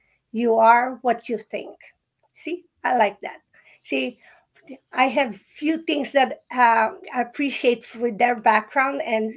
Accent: Philippines; And, you know, I grew up in the Philippines and we're surrounded with bees.

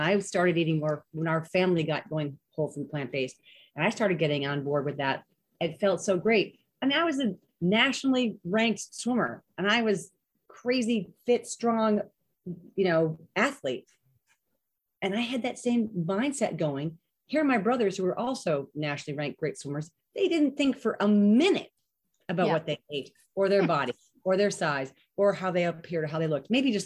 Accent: United States; being an American female, being born in America as a woman, you're kind of born with this mindset

